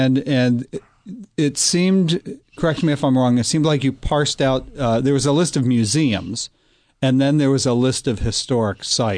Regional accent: Wilmington, Delaware, United States; I'm curious because I'm from North Wilmington.

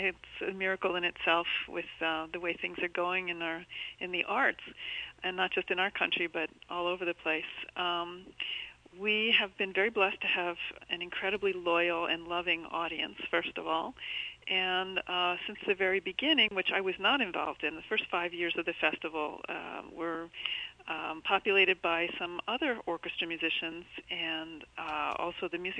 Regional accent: Delaware, United States; And since Delaware is my home state, I was very, very happy to be asked

